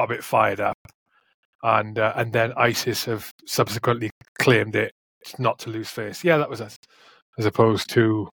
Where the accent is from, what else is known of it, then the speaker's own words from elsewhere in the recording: United Kingdom; I'm British.